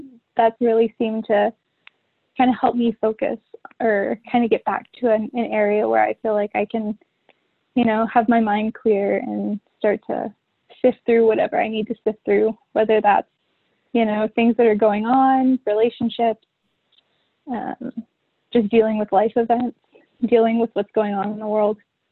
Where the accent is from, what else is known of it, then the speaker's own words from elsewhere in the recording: Texas, United States; But I'm from Texas. I'm from Texas.